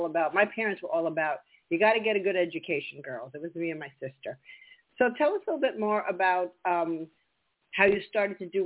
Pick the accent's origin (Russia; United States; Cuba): Cuba; I came from Cuba, and we were immigrants from Cuba.